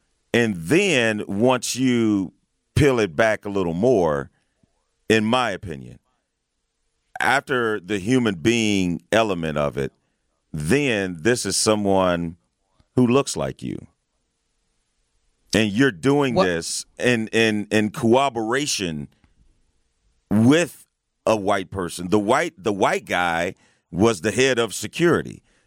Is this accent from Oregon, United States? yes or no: no; East St. Louis, Illinois, United States; I mean, I grew up in the hood. I grew up in East St. Louis, Illinois. At one point, the murder capital of the United States.